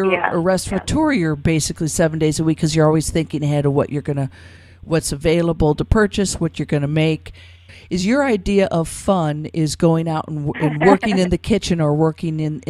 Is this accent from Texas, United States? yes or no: no; Cleveland, Ohio, United States; So I cannot, and I grew up in Cleveland, Ohio, on the east side in the snow belt.